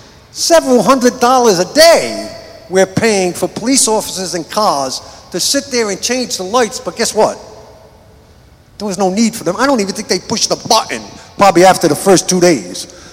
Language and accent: English; Providence, Rhode Island, United States; which I come from Providence.